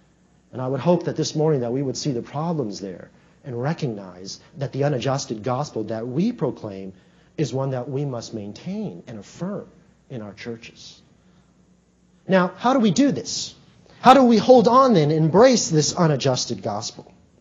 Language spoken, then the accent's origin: English; Philadelphia, Pennsylvania, United States; And you answer, well, I'm from Philadelphia.